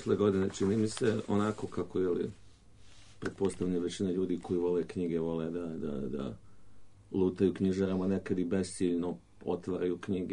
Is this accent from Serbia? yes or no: no; Bosnia & Herzegovina; I ja sam odrastao u Bosni u toku rata